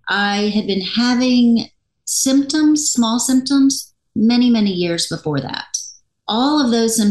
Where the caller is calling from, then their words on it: New Braunfels, Texas, United States; I am in New Braunfels, Texas, right in the middle of Texas.